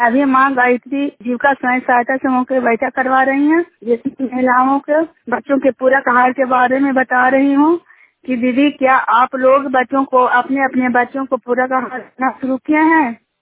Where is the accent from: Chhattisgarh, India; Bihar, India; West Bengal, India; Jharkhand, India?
Bihar, India; Juniyar; Junior गांव के रहने वाली हूँ।